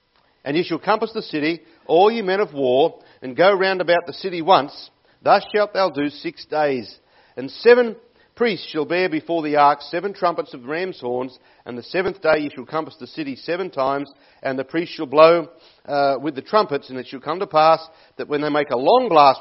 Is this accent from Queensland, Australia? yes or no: no; Sydney, New South Wales, Australia; I think much nicer than people from Sydney, and I come from Sydney.